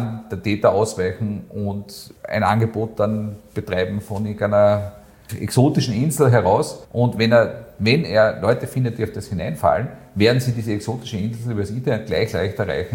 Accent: Austria; Bei uns in Österreich ist es noch so, dass man das als eigene Straftat hat

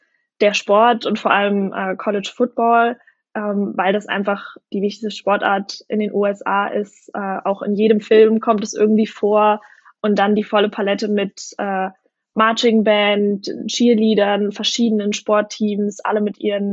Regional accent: Fulda, Hesse, Germany; now in Frankfurt, Germany; Also ich komme ursprünglich aus Fulda und studiere und lebe jetzt seit 2 Jahren in Frankfurt, wo ich an der Goethe-Uni meinen Master mache.

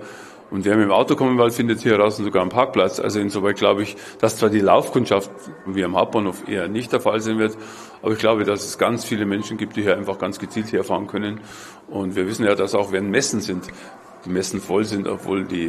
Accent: Munich, Bavaria, Germany; Naja, als Münchner war natürlich mein Lieblingsmuseum das Deutsche Museum

